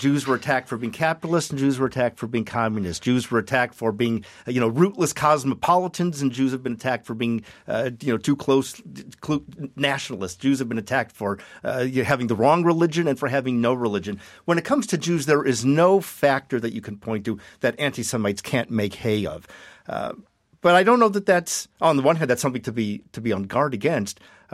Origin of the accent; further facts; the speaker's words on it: Ohio, United States; now in Boston, United States; I'm a loyal Midwesterner. You know, I grew up and born and raised in Ohio. And even though I've lived in Boston all these years